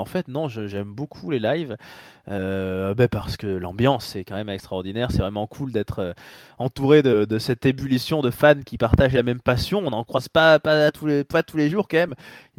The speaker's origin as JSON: {"language": "French", "town": "Bordeaux", "region": "Nouvelle-Aquitaine", "country": "France", "said": "moi, je suis de Bordeaux, donc live à Toulouse, c'était idéal."}